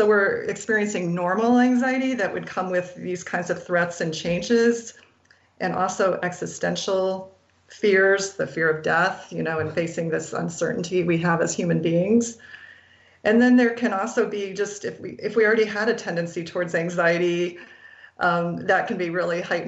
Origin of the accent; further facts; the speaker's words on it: Iowa, United States; I grew up in Iowa, and I really had no idea about factory farming or things like that.